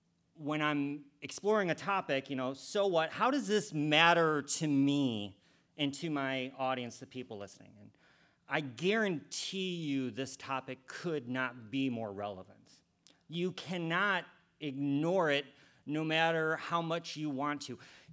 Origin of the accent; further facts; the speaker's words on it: Detroit, Michigan, United States; born there; I was born in Detroit, Michigan in 1977.